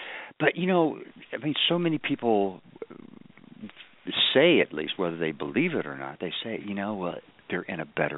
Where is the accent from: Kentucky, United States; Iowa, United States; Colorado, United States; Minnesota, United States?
Kentucky, United States; She's from South Carolina. I'm from Kentucky.